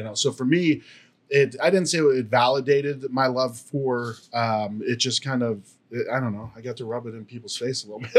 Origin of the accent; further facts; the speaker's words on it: Ohio, United States; moved away; So to me, when I moved here in 07, so I moved here from Ohio, really just due to lack of opportunity. You know, I grew up, you know, in an area that like, if you got a job at the Chevy assembly line, like you were set.